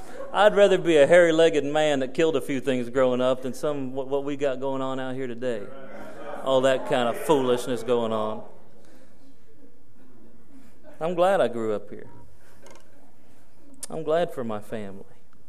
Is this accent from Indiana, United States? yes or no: yes; Jasonville, Indiana, United States; also born or lived in Bloomington, Indiana; I'm thankful that I was born in Bloomington, Indiana. I'm thankful that my family moved to Greene County, Indiana. I love having grown up in Jasonville, Indiana.